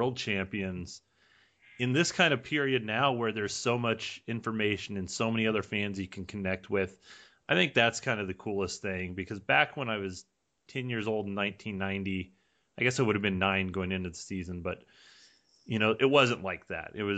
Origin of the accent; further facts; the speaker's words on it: Hays, Kansas, United States; Wichita and Kansas City and the Hayes Daily News in my hometown, USA Today.